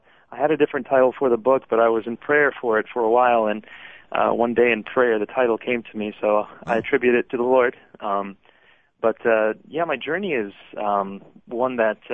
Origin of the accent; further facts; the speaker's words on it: United States; And so even though I was raised in the States, I would say that my frame of mind as I was being raised was very Eastern.